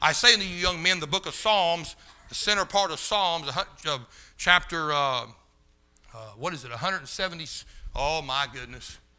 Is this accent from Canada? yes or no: no; England, United Kingdom; I'm an Englishman. I speak English.